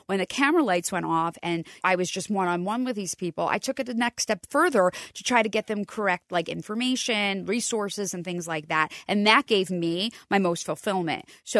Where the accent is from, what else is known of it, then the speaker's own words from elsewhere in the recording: Medford, New Jersey, United States; I'm not. I'm from Medford, New Jersey. I grew up in Medford, just outside of Cherry Hill